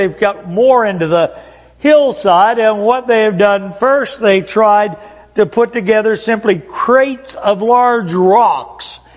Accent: Upper Ohio Valley, United States; I grew up in the Upper Ohio Valley, as most all of you know, and there was a state route. There is a state route 7 that runs, now it runs past my hometown.

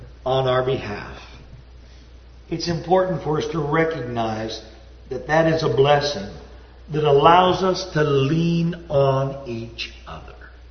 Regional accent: Upper Ohio Valley, United States; where I grew up in the Upper Ohio Valley.

